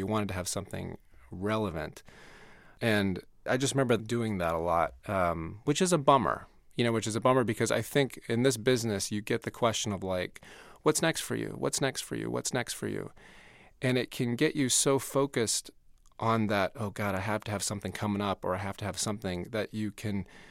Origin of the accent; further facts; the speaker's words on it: the South, United States; Because I was raised in the South, and I was raised in the Baptist church.